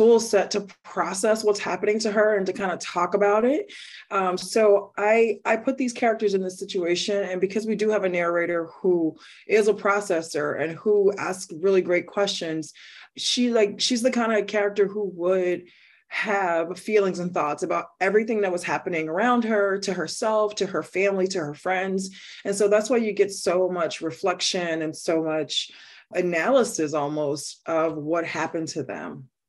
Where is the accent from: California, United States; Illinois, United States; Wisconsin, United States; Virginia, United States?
Illinois, United States; So I grew up in the Robert Taylor Homes, and if I was going to write a story about girlhood, that's the neighborhood, the block I know the best.